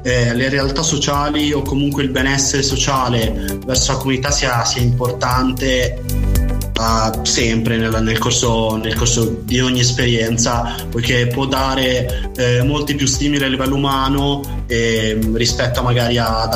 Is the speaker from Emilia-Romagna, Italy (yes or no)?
yes; Carpi, Emilia-Romagna, Italy; now in Milan, Italy; essermi qui trasferito a Milano, perché io vengo da Modena, da Carpi, in provincia di Modena.